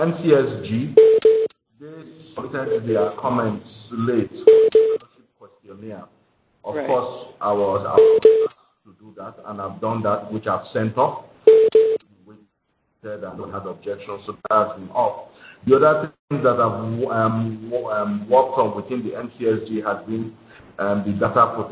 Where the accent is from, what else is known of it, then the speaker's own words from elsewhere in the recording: Nigeria; Yes, it's my Nigerian passport. I'm Nigerian. Yeah, I'm Nigerian.